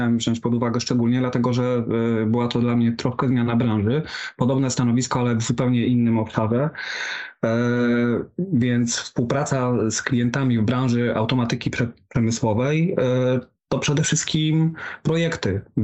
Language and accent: Polish; Olsztyn, Warmian-Masurian Voivodeship, Poland; Wiązało się to też z powrotem do mojego rodzinnego miasta, do Olsztyna, ponieważ wcześniej pracowałem w kilku innych miastach.